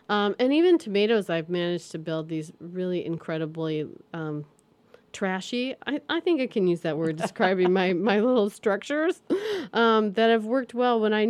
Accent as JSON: {"language": "English", "region": "Oregon", "country": "United States", "tie": "born or raised there", "said": "it's not like when I grew up in Oregon, you know, zucchini was like, you couldn't give it away."}